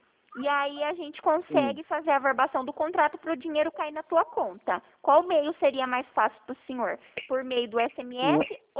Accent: Paraná, Brazil; Eu sou do Paraná, mas não tem problema.

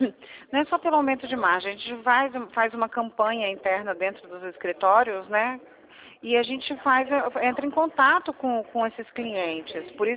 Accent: Espírito Santo, Brazil; Eu sou do Espírito Santo, na verdade, sou capixaba. E meu marido é daqui e tal.

